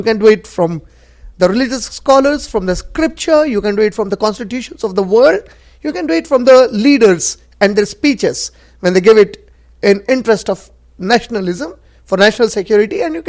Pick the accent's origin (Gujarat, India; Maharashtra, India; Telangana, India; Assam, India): Telangana, India; Hyderabad; I'm from India. From Hyderabad.